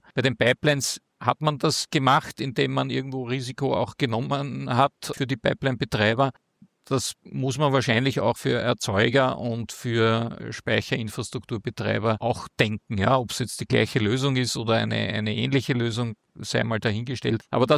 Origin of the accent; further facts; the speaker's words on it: Austria; Also das ist gerade eine Diskussion bei uns in Österreich